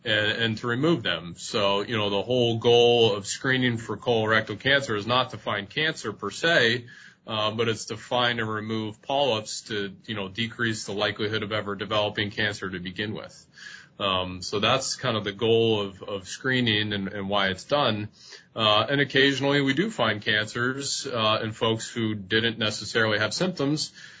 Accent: Erie, Pennsylvania, United States; I am originally from Erie, kind of born and raised.

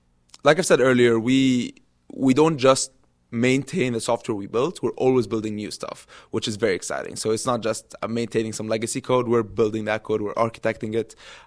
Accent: Dubai, United Arab Emirates; also born or lived in Egypt; now in United States; I'm Egyptian. I grew up in Dubai. I came here for college at Penn State Barron.

